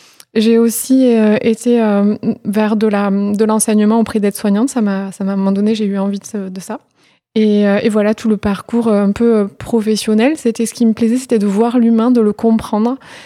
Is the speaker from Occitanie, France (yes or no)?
yes; Toulouse, Occitanie, France; Alors, je suis toulousaine, je suis née dans une petite ville à côté de Toulouse.